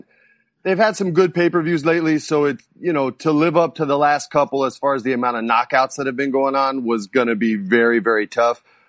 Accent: California, United States; So those are the guys I grew up with here in Southern California.

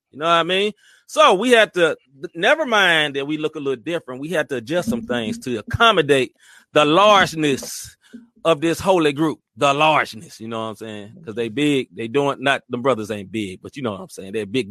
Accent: the South, United States; now in St. Louis, United States; Yeah, I am from the South. I stay in St. Louis now

